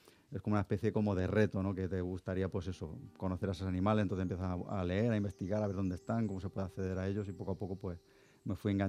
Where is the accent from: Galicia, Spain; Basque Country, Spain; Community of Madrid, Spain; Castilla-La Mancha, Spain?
Castilla-La Mancha, Spain; Talavera de la Reina; yo nací en Talavera de la Reina, soy talaverano orgulloso.